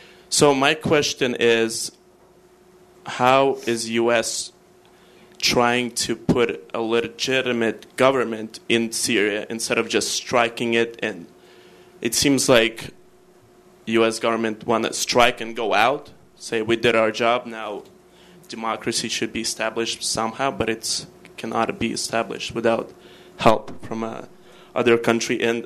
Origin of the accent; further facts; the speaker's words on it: Moscow, Russia; English is a second language; I'm an international student. I'm from Moscow, Russia.